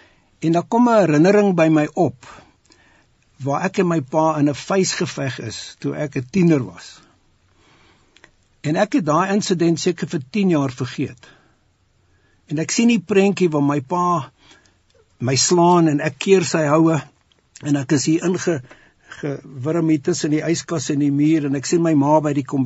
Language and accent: Afrikaans; England, United Kingdom; Afrikaans is a second language; moved away as an adult; ek is 'n Engelsman, maar ek het Afrikaans gevry. So, ons, my vrou het mekaar hier ontmoet in Suid-Afrika, ons is die afgelope 20 jaar in Londen.